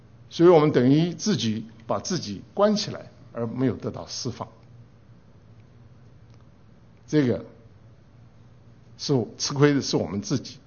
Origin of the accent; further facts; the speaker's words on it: Chengdu, Sichuan, China; born there; 我在成都出生，从有记忆以来，我们就是淘警报。